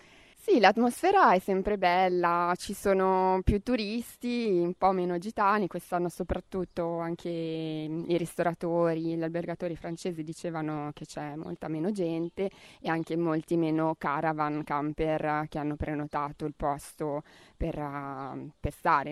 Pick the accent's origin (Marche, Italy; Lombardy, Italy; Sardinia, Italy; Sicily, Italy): Lombardy, Italy; Io vengo dalla Valtellina